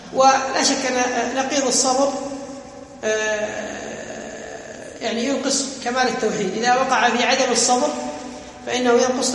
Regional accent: Kuwait; ذكرها ديكسون اللي كان المعتمد البريطاني عندنا في الكويت

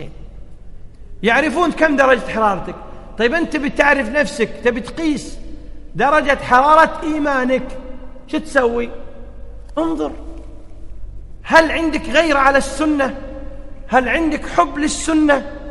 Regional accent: Kuwait; يبيع تمائم، يسميه حجب حنا عندنا بالكويت.

